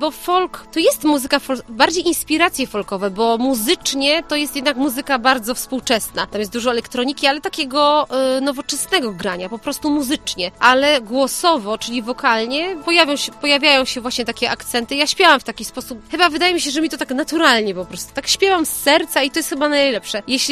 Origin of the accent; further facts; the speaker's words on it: Komprachcice, Opole Voivodeship, Poland; bo ja rzeczywiście pochodzę z Komprachcic, tam się wychowałam. W Opolu też, ale w Opolu bardziej chodziłam do szkoły